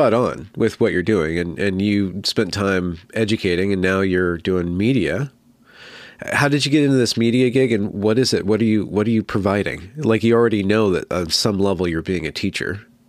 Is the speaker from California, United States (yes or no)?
yes; California, United States; Well, I'm in Western Washington, but I'm from California.